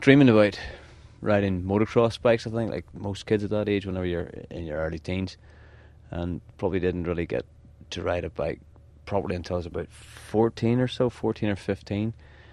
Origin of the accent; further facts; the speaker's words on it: Belfast, Northern Ireland, United Kingdom; I was born in Belfast